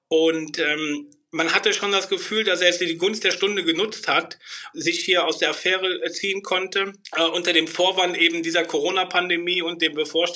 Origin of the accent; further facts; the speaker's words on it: Bornheim, North Rhine-Westphalia, Germany; 40 Jahre und komme aus Bornheim, bin Reiseverkehrskaufmann.